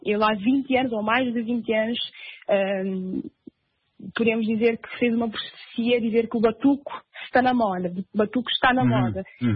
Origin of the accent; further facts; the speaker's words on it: Cape Verde; como cabo-verdiana, como uma jovem que também nasceu dentro da dança